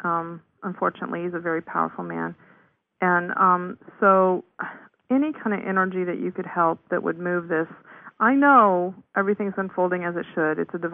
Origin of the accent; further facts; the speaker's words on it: Ohio, United States; My great grandfather matriculated at Oberlin. I'm from Ohio.